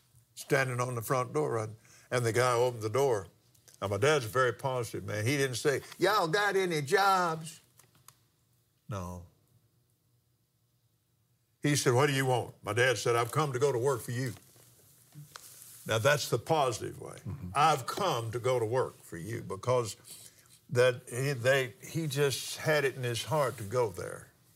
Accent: Lubbock, Texas, United States; born there; Then I was born in Lubbock, December the 6th, 1936.

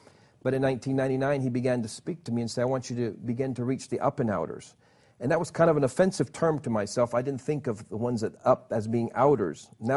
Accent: Peru; I grew up in the mission field. I was born in Peru, and my parents were missionaries. My dad was a pastor

